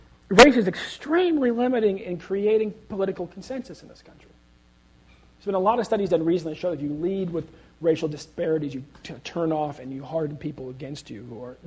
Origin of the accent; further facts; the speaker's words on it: California, United States; One's from St. Louis, one's from Chicago, you know, one's from New Orleans, I'm from California.